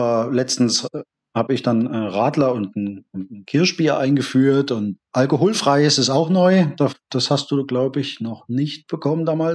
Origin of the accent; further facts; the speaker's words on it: Thuringia, Germany; in Thüringen, da wo ich herkomme, da ist mit dem Weinanbau zumindest in Südthüringen nicht so direkt in der Nähe was los.